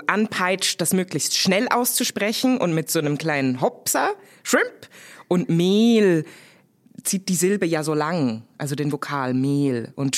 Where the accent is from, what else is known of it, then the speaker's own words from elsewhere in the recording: Germany; now in Switzerland; weil ich komme ja eigentlich aus Deutschland und dann in die Schweiz zu kommen